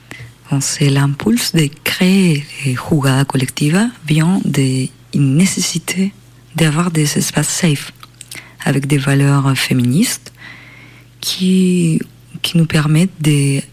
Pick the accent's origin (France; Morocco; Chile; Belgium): Chile; au Chili, mon pays d'origine.